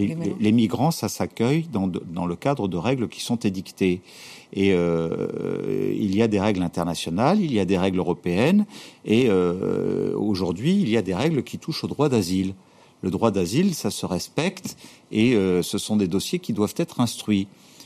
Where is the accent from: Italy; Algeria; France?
France